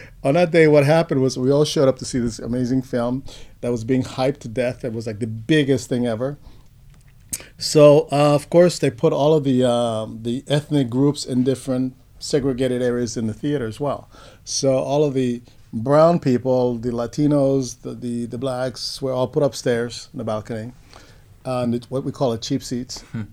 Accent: Panama; first language Spanish; English is a second language; moved away; He came from Spain and from Madrid, and I was from Panama. We spoke the king's English, as it were, Spanish.

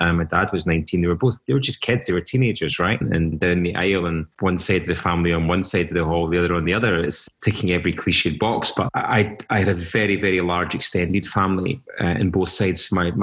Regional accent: Paisley, Scotland, United Kingdom; growing up in Paisley was my family was split down the middle, half Catholic, half Protestant, which is quite a controversial mix. So I grew up in a very working class family.

